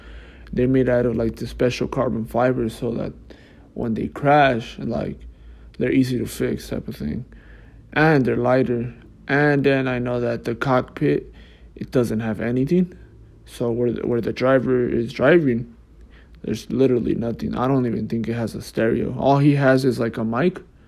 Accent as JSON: {"language": "English", "town": "Fontana", "region": "California", "country": "United States", "said": "Oh, and then right here where I'm from Fontana. There's like, a speedway. I'm not too far from it."}